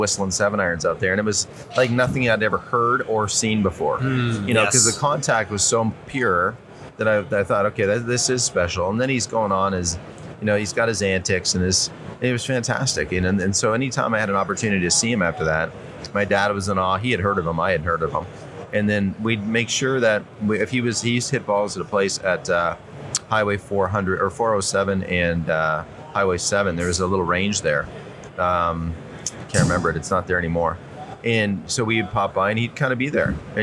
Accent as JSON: {"language": "English", "town": "Toronto", "region": "Ontario", "country": "Canada", "tie": "born or raised there", "said": "as a young man, you know, I grew up in Ontario, Southern Ontario, Toronto area."}